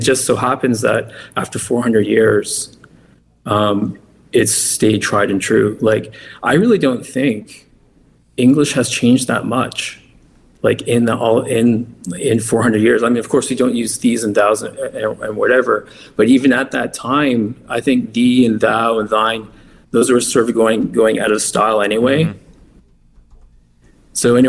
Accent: Canada; I'm a Baptist. I'm King James only. I'm from Canada.

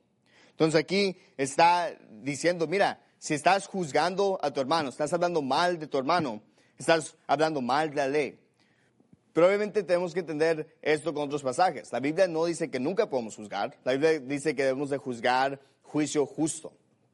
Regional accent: Mexico; born there; yo no prediqué el sermón porque odio a los mexicanos o porque odio a México. Es mi país natal.

